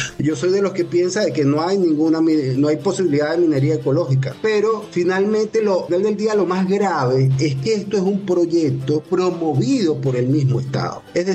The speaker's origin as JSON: {"language": "Spanish", "country": "Venezuela", "said": "nos permitiera estar en paz como venezolanos"}